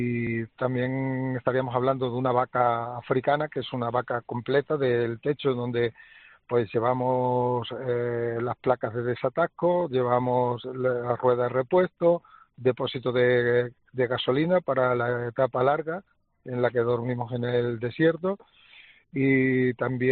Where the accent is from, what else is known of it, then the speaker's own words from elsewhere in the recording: Badajoz, Extremadura, Spain; el resto pues somos de Badajoz, los otros tres coches que venimos de Badajoz